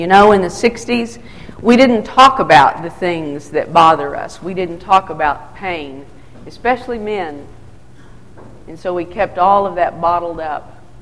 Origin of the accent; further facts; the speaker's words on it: Wichita Falls, Texas, United States; I grew up in Wichita Falls. At the 10th and Broad Church of Christ.